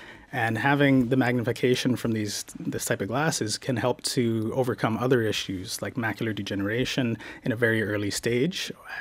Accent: Canada; So I'm Canadian, so I can talk about the Americans as I like.

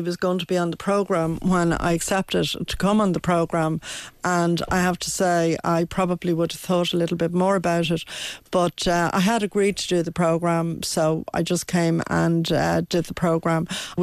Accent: Dublin, Leinster, Ireland; where I grew up in Dublin

